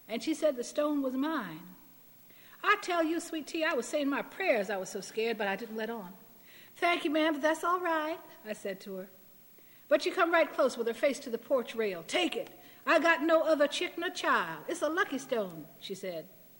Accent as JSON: {"language": "English", "town": "Buffalo", "region": "New York", "country": "United States", "tie": "born there", "said": "and I was born in Buffalo, and I've lived on the East Coast in urban centers all my life"}